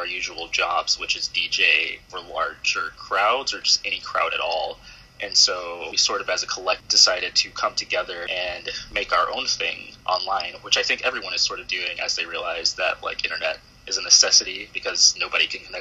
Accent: California, United States; since I am from California.

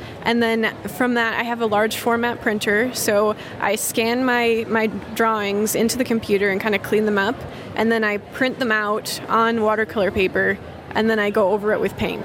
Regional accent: Rochester, Minnesota, United States; Well, I grew up here. I grew up in Rochester, but we just moved back in March because I was going to have a baby in May and we wanted to be closer to family.

